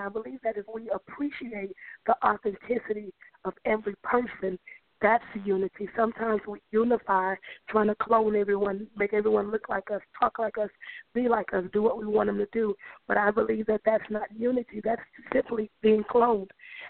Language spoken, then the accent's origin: English; Lake Charles, Louisiana, United States; also born or lived in Baton Rouge, Louisiana; I'm from Lake Charles, was gone in Baton Rouge, and we actually moved here 6 years ago